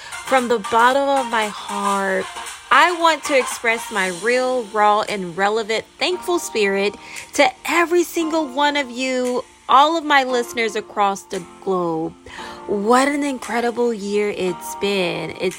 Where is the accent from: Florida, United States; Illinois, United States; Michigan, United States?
Florida, United States; Orlando; my hometown, City Beautiful Orlando